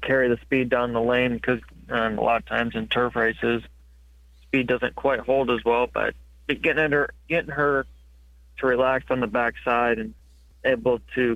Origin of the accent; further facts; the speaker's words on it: Michigan, United States; Yes, I'm from Michigan. I had a neighbor had a thoroughbred horse farm, and I was about 12 years old.